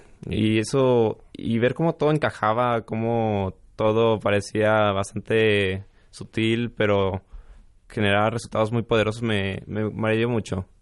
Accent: Aguascalientes, Mexico; also born or lived in abroad; Bueno, yo tengo 18 años, soy de Aguascalientes. Y prácticamente, bueno, vivo en Aguascalientes desde los 4 años.

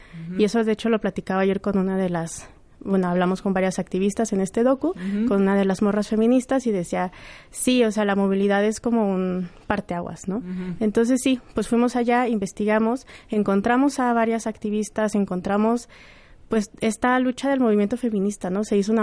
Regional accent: Mexico City, Mexico; Yo me fui a vivir a Monterrey. Yo soy de Ciudad de México.

